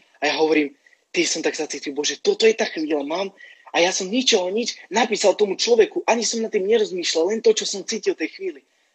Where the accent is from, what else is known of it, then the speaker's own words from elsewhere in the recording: Žitavany, Nitra Region, Slovakia; also born or lived in Zlaté Moravce; tedy som býval teda v Moravce, lebo ja som akože pochádzam zo Žitavian, ale potom rozvode sme sa presťahovali do Moraviec. Takže tedy som býval tam.